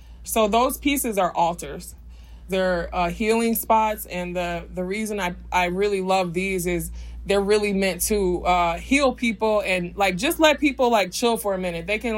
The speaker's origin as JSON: {"language": "English", "town": "Detroit", "region": "Michigan", "country": "United States", "tie": "born or raised there", "said": "When I was growing up in Detroit, there were areas that were completely devastated."}